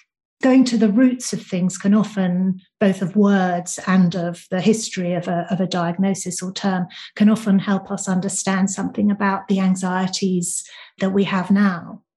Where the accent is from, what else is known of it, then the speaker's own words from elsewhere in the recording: United Kingdom; now in London, United Kingdom; I'm British. I live in London.